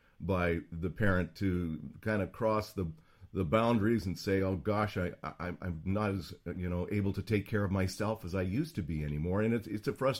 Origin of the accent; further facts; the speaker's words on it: Western Canada, Canada; born there; Both I was born in Western Canada